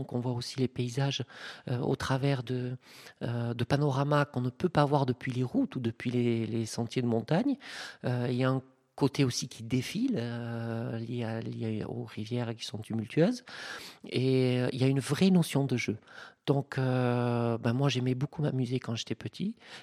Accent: Gerde, Occitanie, France; also born or lived in Tarbes; je suis native de Tarbes, mais enfin, j'ai passé une semaine à Tarbes. Non, j'ai vécu toute ma vie, enfin toute mon enfance jusqu'à les études supérieures, dans un petit village qui s'appelle Gerde, à côté de Bagnères-du-Bigorre, au pied du pic du Midi et en pleine Occitanie.

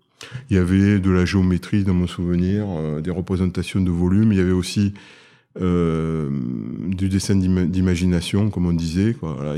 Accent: Cannes, Provence-Alpes-Côte d'Azur, France; je suis originaire de Cannes du Sud-Est

